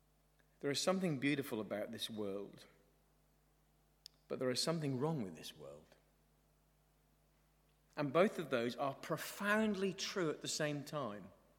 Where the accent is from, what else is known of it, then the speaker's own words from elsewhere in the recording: East of England, United Kingdom; Growing up in Norfolk with a mother particularly who was keen on the Queen, we used to get made to go to Sandringham around New Year.